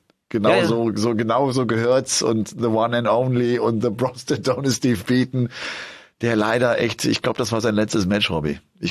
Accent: Bergisch Gladbach, North Rhine-Westphalia, Germany; Es gibt in meiner Heimatstadt Bergisch Gladbach eine Organisation, die sich um Kinder kümmert

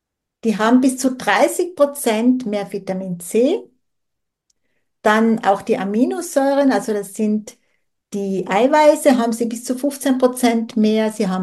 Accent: Tyrol, Austria; Also ich stamme aus dem Zillertal

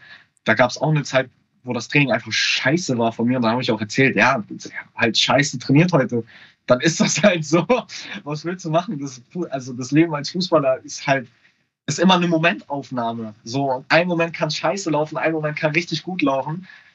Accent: Lübeck, Schleswig-Holstein, Germany; born there; In Lübeck.

